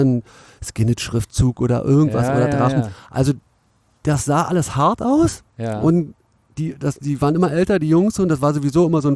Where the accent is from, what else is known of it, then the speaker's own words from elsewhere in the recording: Cottbus, Brandenburg, Germany; aber ich komme aus Cottbus, ne?